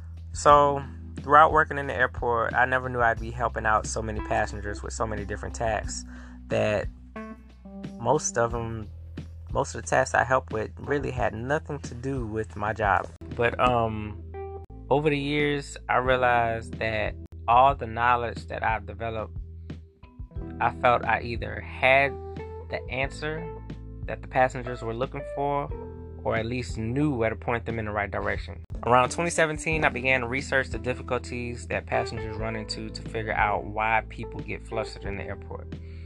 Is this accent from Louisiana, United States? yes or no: yes; New Orleans, Louisiana, United States; moved away as an adult; now in Houston, United States; I'm from New Orleans, Louisiana, born and raised. I've been in Houston since 2005 due to Hurricane Katrina.